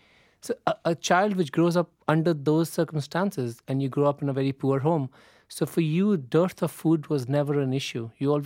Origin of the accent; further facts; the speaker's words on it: Amritsar, Punjab, India; Yeah, I grew up in Amritsar. It's a city on the border of India and Pakistan.